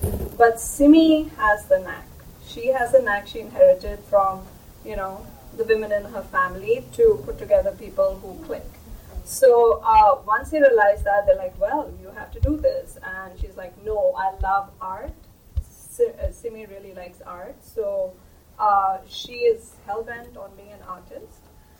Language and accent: English; India; now in Boston, United States; and I grew up in India, but I've lived here for over 20 years in the Boston area.